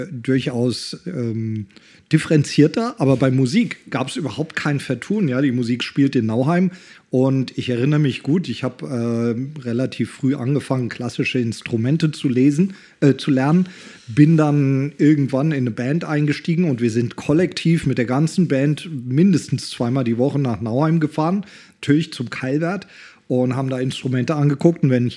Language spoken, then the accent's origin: German; Königstetten, Lower Austria, Austria; Also ich bin ja in Königstetten aufgewachsen, ja, also auf der ganz voll